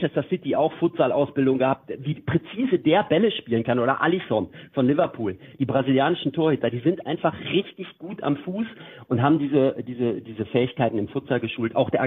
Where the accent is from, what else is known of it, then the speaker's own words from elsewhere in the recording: Bocholt, North Rhine-Westphalia, Germany; wenn ich hier an Bocholt denke, meine Heimatstadt